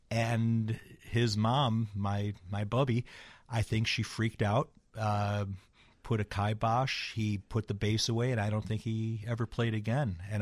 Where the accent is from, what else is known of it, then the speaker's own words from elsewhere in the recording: Morton Grove, Illinois, United States; Yeah, I grew up in Morton Grove, went to high school in Maine East, where Hillary went, as did